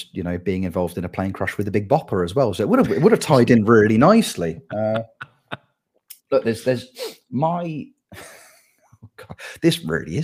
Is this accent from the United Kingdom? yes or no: yes; Malvern, West Midlands, United Kingdom; I was born in Malvern, which is a little village kind of just outside of Worcester, about an hour away from Birmingham, if we're doing big geography. And then I was adopted by a family from literally 5 miles down the road. So grew up very, very close to where I was born.